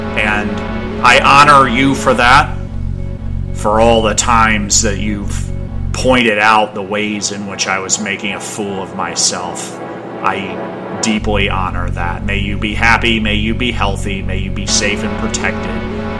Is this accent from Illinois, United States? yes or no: yes; Chicago, Illinois, United States; now in West Coast, United States; I came here from Chicago and I had a number of friendships that were based largely on the practice of sitting around and talking smack about other people in the room. And when I moved to the West Coast